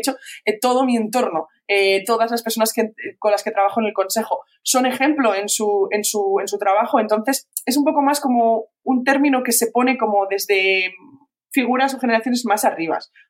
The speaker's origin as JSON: {"language": "Spanish", "town": "Chirivella", "region": "Valencian Community", "country": "Spain", "tie": "born or raised there", "said": "Mis compañeras de casa de Chirivella, de mi pueblo"}